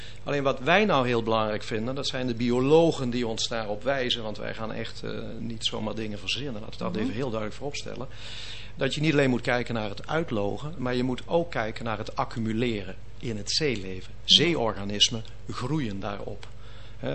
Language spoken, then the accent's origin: Dutch; Limburg, Netherlands; ik kom oorspronkelijk uit Limburg, daar hadden we de Maas.